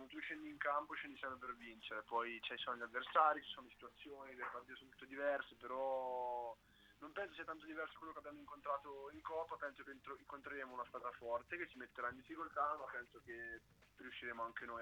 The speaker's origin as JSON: {"language": "Italian", "town": "Senigallia", "region": "Marche", "country": "Italy", "said": "sono di Senigallia, i miei sono di Ancona"}